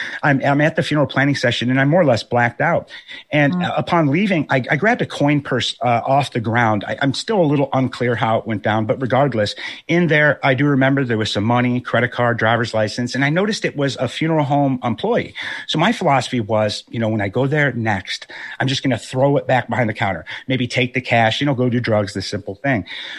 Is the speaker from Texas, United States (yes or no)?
no; Rockford, Illinois, United States; I'm wearing a Rockford Peaches hat from League of Their Own. That's my hometown. Shout out to Rockford.